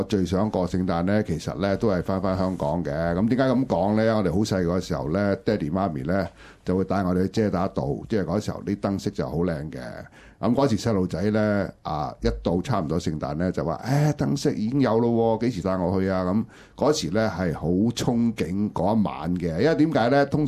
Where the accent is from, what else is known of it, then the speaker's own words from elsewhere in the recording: Shanghai, China; 因為我哋上海人叫